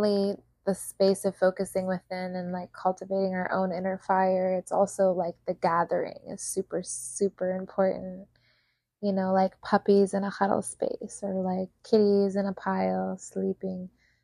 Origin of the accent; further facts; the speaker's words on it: Maine, United States; also born or lived in New York / Connecticut; now in Florida, United States; I grew up in New England, in southern Maine, and I lived in Connecticut and was born in New York.